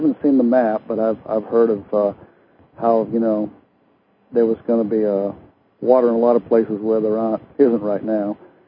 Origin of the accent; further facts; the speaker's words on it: Maine, United States; From where I'm from, originally I'm from Maine, and up in New England